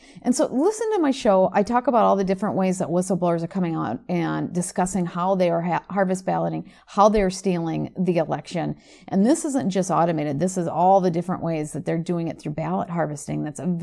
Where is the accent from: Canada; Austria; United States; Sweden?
United States; and of course my home country of the United States.